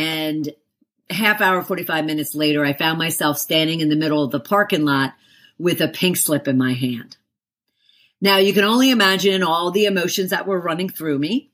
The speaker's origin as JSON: {"language": "English", "town": "Philadelphia", "region": "Pennsylvania", "country": "United States", "tie": "born or raised there", "said": "one of 12 kids. I grew up in Philly, live in Atlanta, Georgia."}